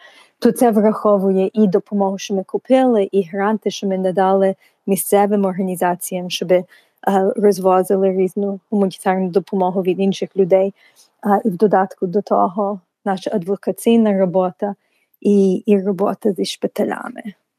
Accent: New York City, New York, United States; Нью-Йорк Джетс є місцева команда мого рідного Нью-Йорку.

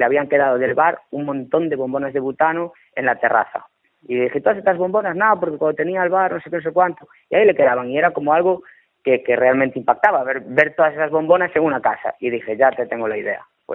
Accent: Cambre, Galicia, Spain; Y yo soy de Cambre, además.

